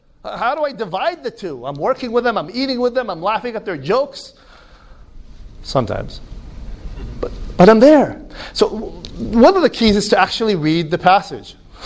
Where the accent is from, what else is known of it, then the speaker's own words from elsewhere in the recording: Jordan; now in United States; In Illinois, where I live, in the States, and I'm originally from Jordan